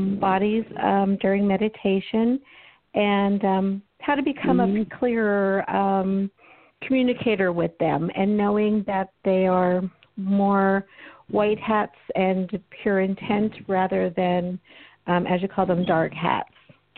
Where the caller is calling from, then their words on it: Pennsylvania, United States; I'm calling from Pennsylvania.